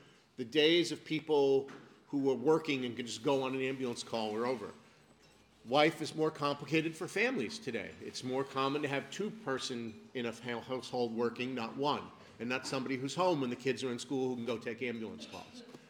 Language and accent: English; Albany County, New York, United States; I come from Albany County. We happened to do it many years ago.